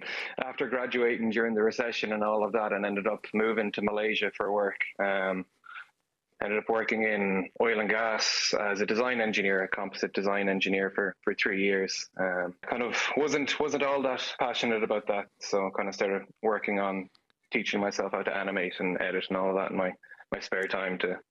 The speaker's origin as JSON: {"language": "English", "town": "Galway", "region": "Connacht", "country": "Ireland", "moved": "as an adult", "lives_now": "Texas, United States", "said": "I'm from Galway, Renmore specifically. Abroad is in Texas. I moved over here about 3 years ago, just like a week before COVID started"}